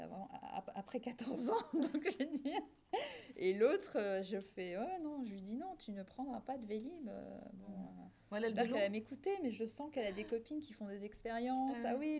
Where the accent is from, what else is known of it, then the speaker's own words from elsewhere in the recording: Paris, Île-de-France, France; Puis c'est vrai que moi, en tant que parisienne, c'est vrai que le problème de Paris